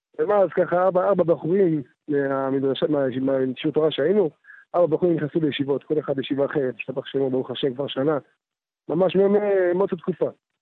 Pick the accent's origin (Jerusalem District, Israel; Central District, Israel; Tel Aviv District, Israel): Central District, Israel; Netanya; born there; נולדתי בנתניה, ככה בעל תשובה טרי.